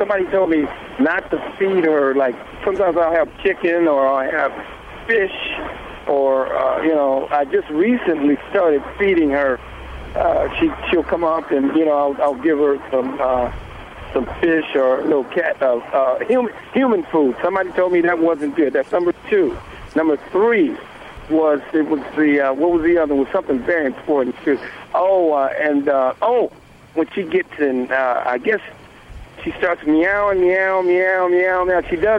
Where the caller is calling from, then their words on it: Englewood, California, United States; Right now I'm in Englewood.